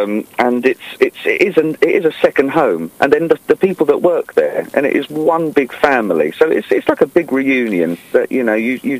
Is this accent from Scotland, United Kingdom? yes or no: no; Grays, East of England, United Kingdom; Right, so born and bred in Essex, in Grays.